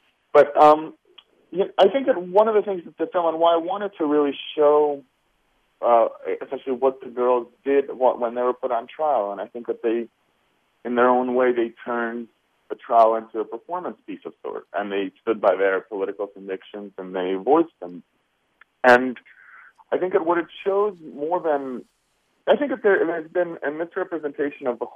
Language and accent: English; Moscow, Russia; now in United States; in addition to being Russian and growing up in Moscow, I felt like I shared so many aesthetic kind of interests and tensions with the girls, and so I grew up listening to a lot of punk rock